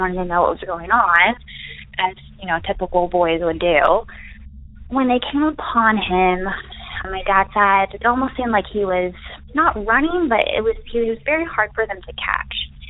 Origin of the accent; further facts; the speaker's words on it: Arkansas, United States; Hi, Derek. … I am from Arkansas.